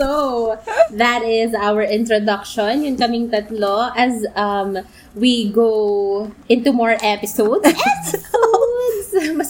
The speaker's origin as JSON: {"language": "Tagalog", "town": "Makati", "region": "Metro Manila", "country": "Philippines", "said": "I am from Makati."}